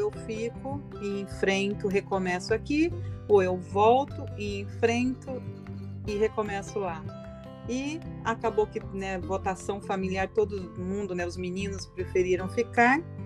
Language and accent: Portuguese; Brazil; now in United States; Eu não quero me desvencilhar ou esquecer que eu sou brasileira, pelo contrário, eu faço questão de ser uma brasileira nos Estados Unidos. Um dia eu já estou no processo de ser cidadã americana, mas eu vou ter sempre o coração verde e amarelo